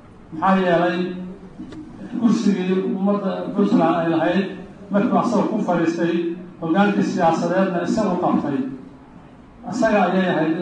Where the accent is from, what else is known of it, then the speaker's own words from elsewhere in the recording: Puntland, Somalia; ana waxaan nahay reer Puntland baan nahay